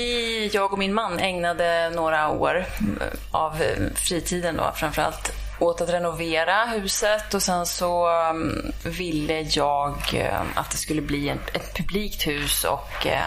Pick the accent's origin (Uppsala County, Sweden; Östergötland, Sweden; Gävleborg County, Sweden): Gävleborg County, Sweden; Axmar; Jag är ju uppvuxen här i Axma by.